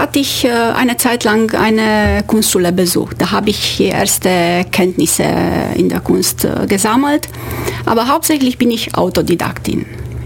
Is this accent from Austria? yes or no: no; Romania; German is a second language; moved away as an adult; now in Germany; Ich komme aus Rumänien. Ich bin dort geboren, habe meine Kindheit und Jugend dort verbracht. Ich habe Geologie studiert an der Universität Bukarest.